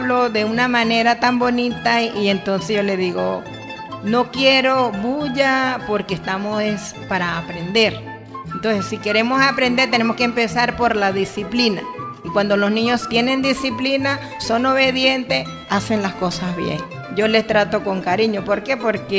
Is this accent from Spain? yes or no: no; Quebrada Seca, Barinas, Venezuela; Barinitas el 1 de octubre del año 1956. Y mi pueblo, Quebrada Seca, aquí es donde yo me he criado toda la vida hasta el día de hoy.